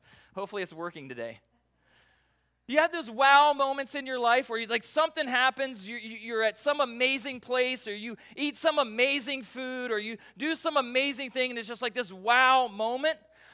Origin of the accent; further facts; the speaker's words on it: Delaware, United States; So I grew up on the East Coast and especially in the state of Delaware, it's flat.